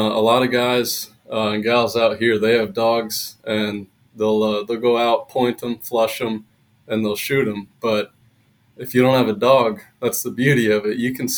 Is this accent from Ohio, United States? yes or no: no; Pennsylvania, United States; now in Arizona, United States; Pennsylvania, originally.